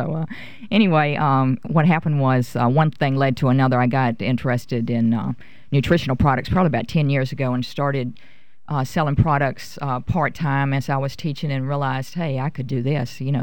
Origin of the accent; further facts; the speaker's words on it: Louisiana, United States; And it turned out she was from Wisconsin and I'm from Louisiana.